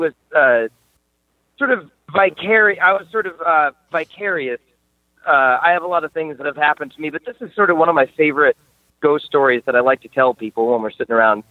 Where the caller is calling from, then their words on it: Vermont, United States; I'm calling from Vermont.